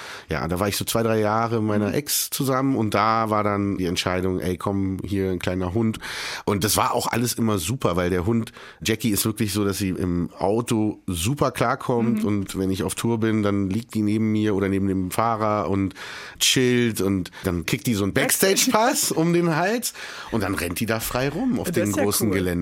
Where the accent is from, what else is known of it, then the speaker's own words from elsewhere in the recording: Berlin, Germany; ich komme ja aus Berlin, bin in Berlin geboren, ne?